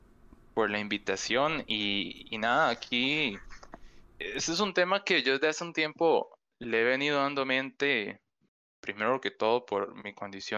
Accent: San Carlos, Alajuela, Costa Rica; yo que soy originario de San Carlos

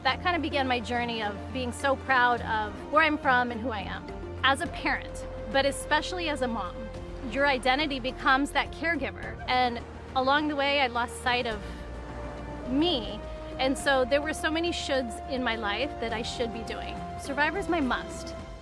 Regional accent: Dallas, Texas, United States; Growing up in Dallas as an immigrant was really hard. It was not cool to be brown, and I wanted to be just like everybody else.

